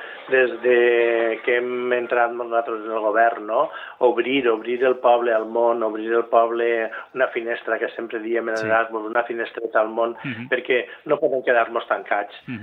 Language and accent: Catalan; Valencian Community, Spain; nosaltres no som països catalans, sinó som una comunitat, que és la Comunitat Valenciana, i tot el que està passant en la política nacional també ens incumbeix a tots els valencians.